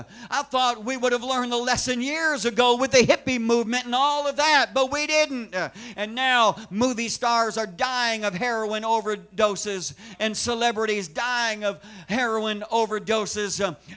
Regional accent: Illinois, United States; We come from Illinois.

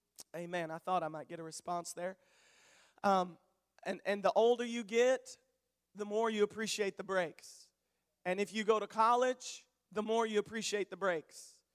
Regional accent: the South, United States; I'm from the South, and we call our boys Bubba and our girls Sissy.

